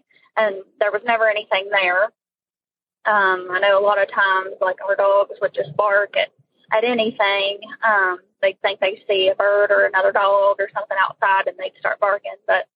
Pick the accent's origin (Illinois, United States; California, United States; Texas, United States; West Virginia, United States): West Virginia, United States; I'm from West Virginia.